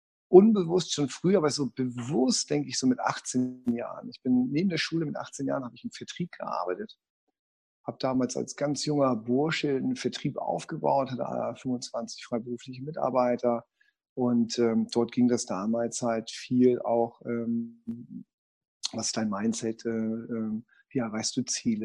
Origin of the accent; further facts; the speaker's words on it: Hamburg, Germany; Ich bin ja Hamburger Jung, ne?